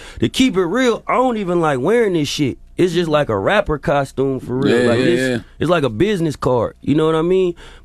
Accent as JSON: {"language": "English", "region": "California", "country": "United States", "said": "So the first thing you got to realize, I'm from the Bay Area. So the first thing I learned about L.A. is it's a difference between L.A. and Hollywood."}